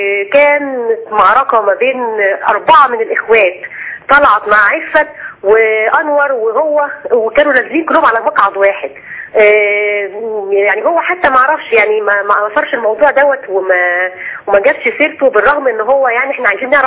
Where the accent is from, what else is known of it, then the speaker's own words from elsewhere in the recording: Tala, Monufia Governorate, Egypt; احنا من المنوفيه من تلا